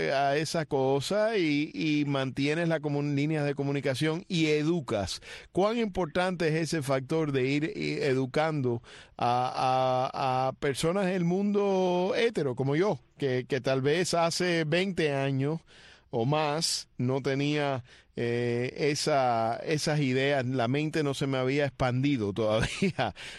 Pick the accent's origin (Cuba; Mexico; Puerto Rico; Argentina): Cuba; como latinos, como cubanos